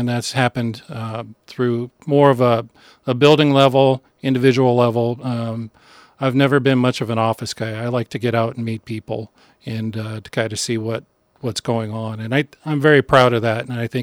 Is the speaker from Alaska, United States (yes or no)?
yes; Wrangell, Alaska, United States; now in Nome, United States; I'm from Alaska. I was born and raised in Southeast Alaska in Wrangell.